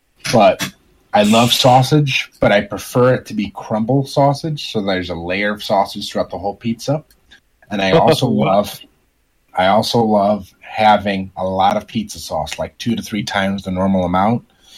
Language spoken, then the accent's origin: English; Chicago, Illinois, United States; I'm from Chicagoland